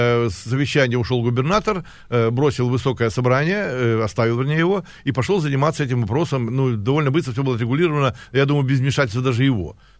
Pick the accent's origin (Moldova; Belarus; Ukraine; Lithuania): Ukraine; Sevastopol, Crimea; Я как крымчанин, как севастополец, всегда говорю